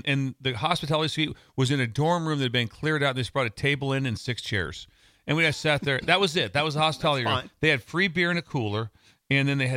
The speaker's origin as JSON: {"language": "English", "region": "Nebraska", "country": "United States", "said": "And we'd go to practice, and I had this special wristband because I was from Nebraska."}